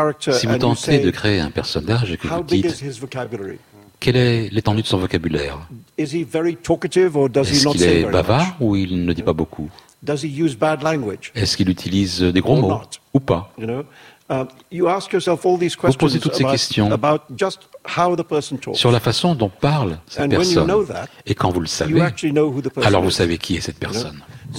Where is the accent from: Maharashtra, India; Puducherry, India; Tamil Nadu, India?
Maharashtra, India; Mumbai; après les attaques terroristes à Bombay, c'est ma ville natale.